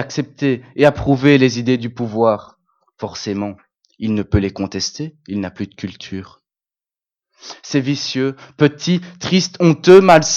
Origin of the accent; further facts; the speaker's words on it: Belgium; Je suis un Belge sur 11 millions d'autres chanceux.